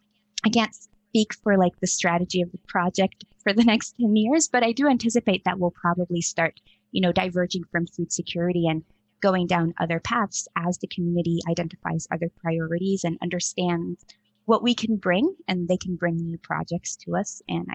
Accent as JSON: {"language": "English", "country": "Costa Rica", "said": "And I'm from Costa Rica, and my background is in medicine and public health."}